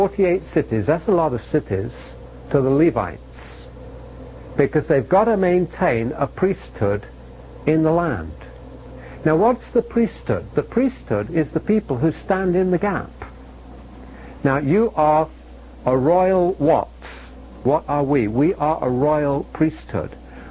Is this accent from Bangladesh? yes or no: no; London, United Kingdom; I grew up in London, and London is split from east to west with the Thames.